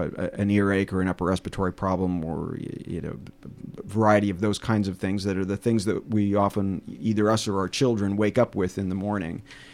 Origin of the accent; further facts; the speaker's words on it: Minnesota, United States; Is that we're from Minnesota, so we think we can walk it off.